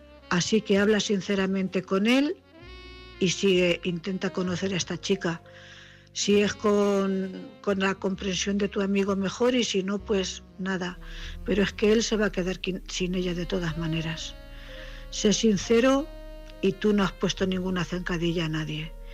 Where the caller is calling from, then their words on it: Cuenca, Castilla-La Mancha, Spain; corresponsal de Cuenca.